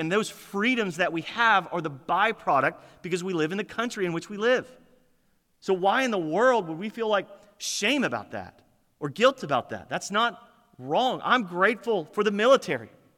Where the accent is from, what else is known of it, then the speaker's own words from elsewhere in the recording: United States; I am glad I am an American.